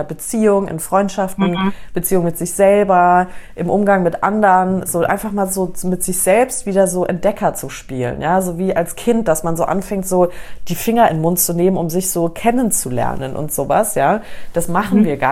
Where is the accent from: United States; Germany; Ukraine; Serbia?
United States; ich bin ja in Amerika aufgewachsen